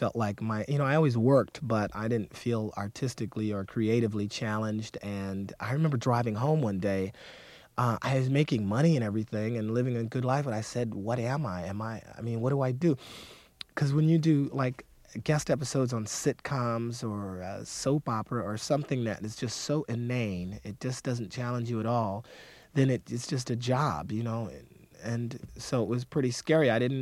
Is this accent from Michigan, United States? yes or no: yes; Detroit, Michigan, United States; born or raised there